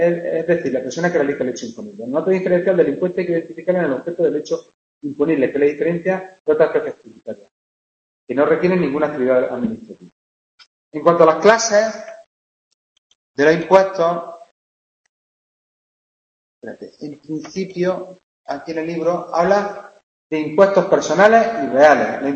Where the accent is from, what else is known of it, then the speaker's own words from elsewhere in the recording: Jaén, Andalusia, Spain; Soy de Jaén los dos, ¿no?